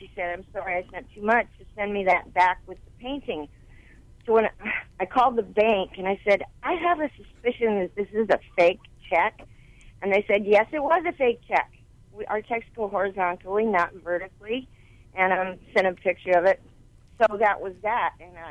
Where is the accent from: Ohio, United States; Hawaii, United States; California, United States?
Hawaii, United States; I'm an artist. … I'm from the Big Island.